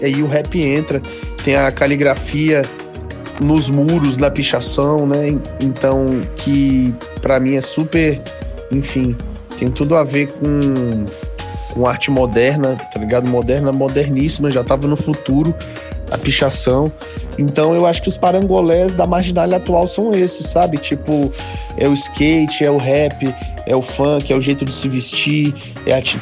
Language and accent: Portuguese; Brazlândia, Federal District, Brazil; eu nasci e cresci em Braslândia, e assim, numa rotatividade de crescer em outros lugares da periferia também, na Ceilândia, em Taguatinga, na Samambaia.